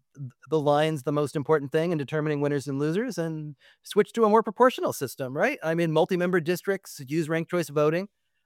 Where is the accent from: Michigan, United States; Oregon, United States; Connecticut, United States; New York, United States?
Connecticut, United States; And I grew up in Connecticut with Lowell Weicker, you know, working in Lowell Weicker's